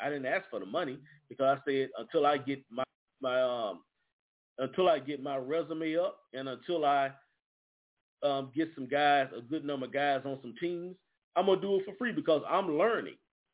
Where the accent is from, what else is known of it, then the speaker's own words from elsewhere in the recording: United States; I grew up in the United States. I had the opportunity to be exposed to American football and a lot of other things.